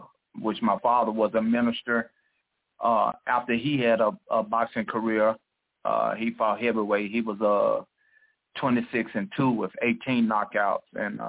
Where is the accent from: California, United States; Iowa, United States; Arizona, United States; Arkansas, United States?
Arkansas, United States; West Memphis; I stayed right here in the Memphis area. I'm from West Memphis, and I built a career and became number one contender in the world, and I traveled the world.